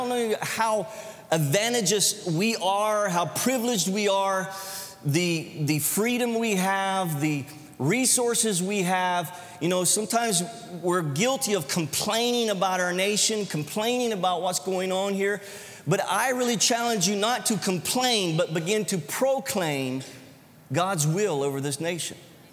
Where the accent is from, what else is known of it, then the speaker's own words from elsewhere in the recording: Florida, United States; Now, I am a Southern boy. I come from North Florida